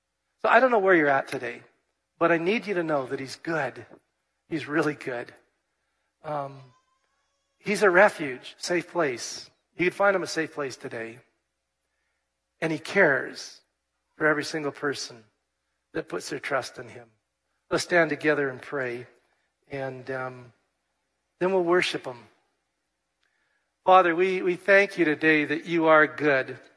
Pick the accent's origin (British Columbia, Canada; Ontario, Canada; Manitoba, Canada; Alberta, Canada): British Columbia, Canada; Vancouver; We grew up in Vancouver